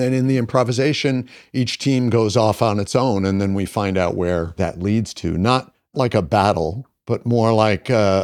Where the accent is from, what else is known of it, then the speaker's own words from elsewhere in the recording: United States; I'm an American, so there's always a certain amount of rugged American individualism involved.